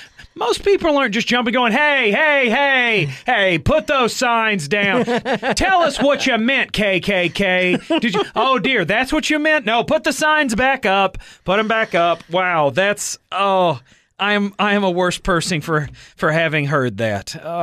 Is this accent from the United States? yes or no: yes; Southeast, United States; I've been around them a lot of my life because I grew up in the Southeast, and I didn't like them.